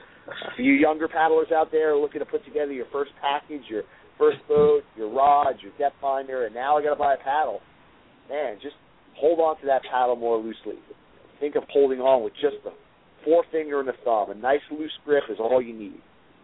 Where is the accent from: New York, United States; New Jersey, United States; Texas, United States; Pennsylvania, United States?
New York, United States; I grew up on Long Island myself